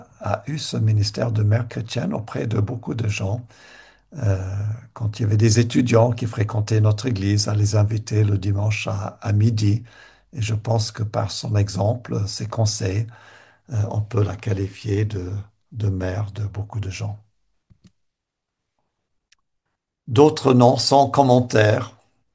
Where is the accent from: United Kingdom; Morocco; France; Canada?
Canada; Moi, je suis canadien, donc je viens de l'Amérique du Nord.